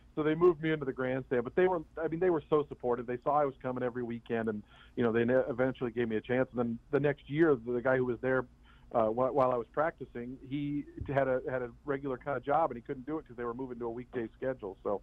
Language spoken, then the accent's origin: English; Seattle, Washington, United States; Yeah, my dad was a horse player. I grew up in the Seattle area, so Long Acres was where I used to go as a little kid.